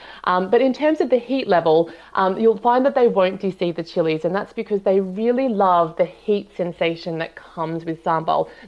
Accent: Sydney, New South Wales, Australia; I grew up in Sydney, Australia. And as you mentioned before, I have an Indonesian father and an Australian mother.

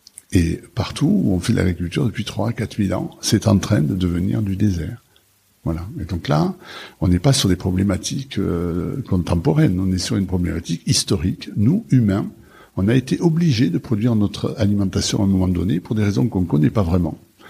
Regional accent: Auch, Occitanie, France; born there; je suis né en 1959 à Auch dans le Gers.

